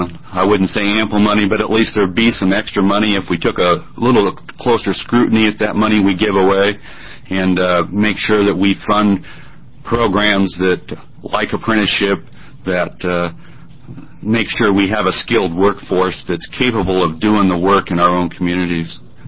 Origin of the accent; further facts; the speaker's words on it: Eugene, Oregon, United States; I'm from Eugene